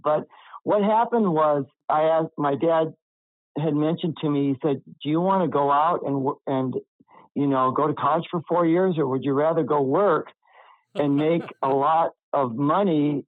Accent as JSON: {"language": "English", "region": "South Dakota", "country": "United States", "said": "And so Dave Getz was from North Dakota and I was from South Dakota. So it was awesome to have two Dakotas on the same team."}